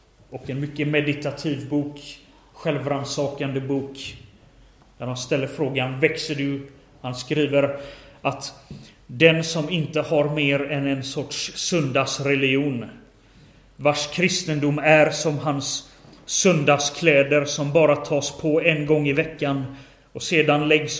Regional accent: Sweden; born there; Jag föddes som medlem i svenska kyrkan. Bara för att jag var född i Sverige så var jag kristen och född i svenska kyrkan.

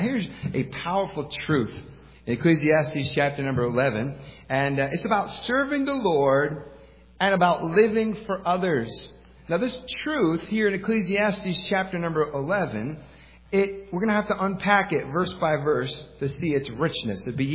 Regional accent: Michigan, United States; She's from Maine. I'm from Michigan.

